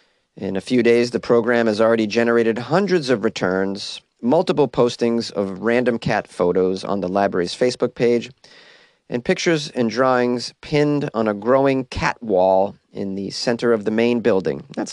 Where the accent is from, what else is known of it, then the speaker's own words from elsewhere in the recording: Massachusetts, United States; This story is out of Massachusetts, my home state.